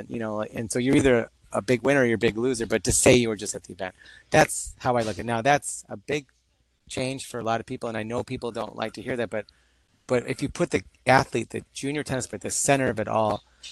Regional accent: India; I can say this because I'm Indian, there's a lot of young Indian tennis players

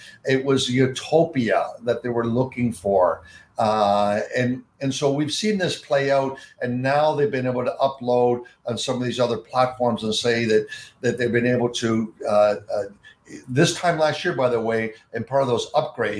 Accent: Toronto, Ontario, Canada; I, as a kid growing up in Toronto, I had a paper route and I played Monopoly.

